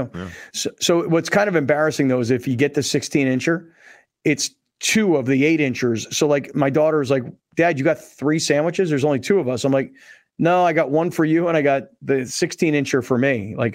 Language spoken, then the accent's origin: English; San Diego, California, United States; You know, I'm like, no, I'm not. Mm-hmm. I'm from San Diego.